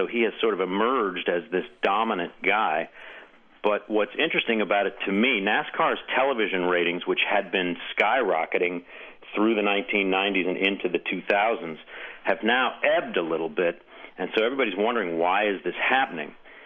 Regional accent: St. Louis, Missouri, United States; And I grew up in St. Louis, and so I am really actually, I care much more for Missouri than for Harvard when it comes to football.

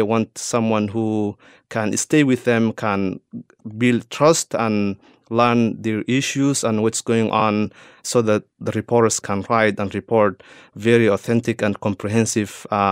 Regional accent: Somalia; moved away as an adult; also born or lived in East Africa; now in Minneapolis, United States; Yes, I came here in 2005 from Somalia, so I've been here more than any other place. I have lived in other places in East Africa, but I've been here more than 13 years.

